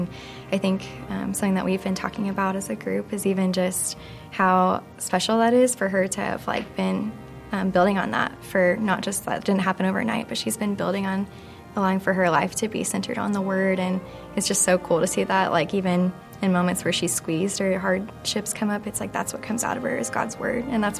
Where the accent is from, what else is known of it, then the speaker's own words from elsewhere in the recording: Lincoln, Nebraska, United States; I am from Lincoln, Nebraska.